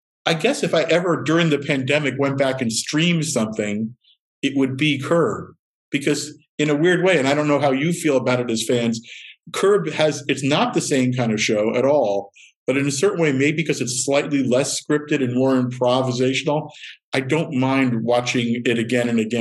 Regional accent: New Jersey, United States; bands like I'm from Jersey, but I was not the official

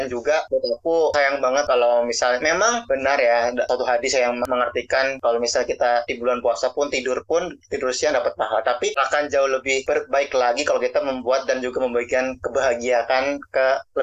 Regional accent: Kebumen, Central Java, Indonesia; now in Bandung, Indonesia; BTW aku asal dari Kebumen, kuliah di Bandung gitu.

